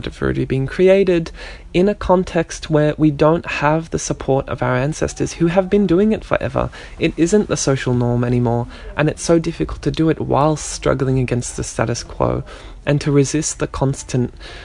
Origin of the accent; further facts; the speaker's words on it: Geelong, Victoria, Australia; growing up in Geelong in the north and being in the shadow of the Shell refinery the entire time